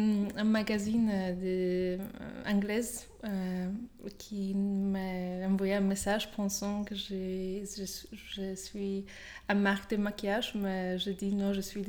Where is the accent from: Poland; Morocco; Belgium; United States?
Poland; French is a second language; moved away as an adult; now in Paris, France; je suis maquilleuse, j'habite à Paris, je viens de Pologne. À Paris, je suis 9 ans